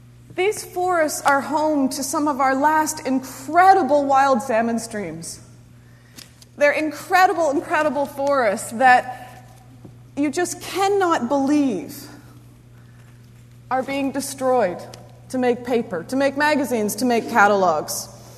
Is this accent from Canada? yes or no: yes; Canada; I was really horrified that as a Canadian, I knew about the Amazonian rainforests